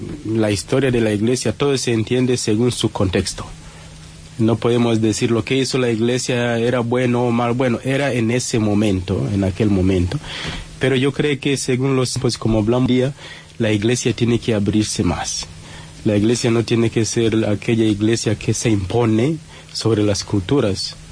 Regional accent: Tanzania; Spanish is a second language; also born or lived in Kenya; estudié la filosofía en mi país, en Tanzania, y luego el noviciado lo hice en Kenia.

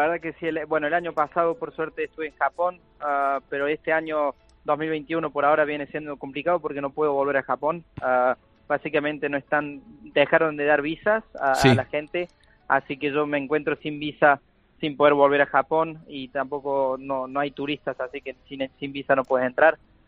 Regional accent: Argentina; also born or lived in France; Nací en Francia, en Nancy, en los Alpes franceses, pero me fui a Argentina cuando tenía menos de un año. Tenía 6 meses de vida cuando me fui para Argentina. Así que, la verdad, me siento más argentino que francés.

